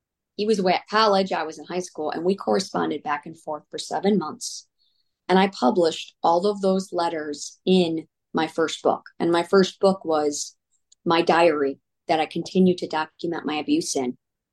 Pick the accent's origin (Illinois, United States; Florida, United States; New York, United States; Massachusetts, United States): Illinois, United States; And so I started to go after Aaron's Law 15 years ago in my home state of Illinois